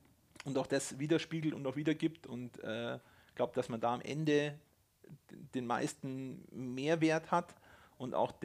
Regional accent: Munich, Bavaria, Germany; now in Hurlach, Germany; ich bin ja Münchner im Endeffekt und bin dann von München Richtung Augsburg gezogen, in das kleine, wunderschöne Dorf, nennt sich Hurlach, das ist bei Landsberg.

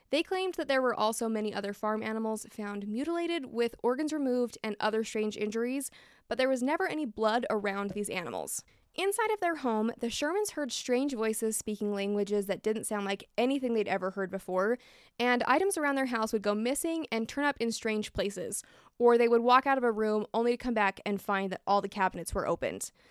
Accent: Utah, United States; Up next is my home state, Utah. My fellow Utah babes will probably not be surprised that I chose to talk about Skinwalker Ranch for Utah's spooky story.

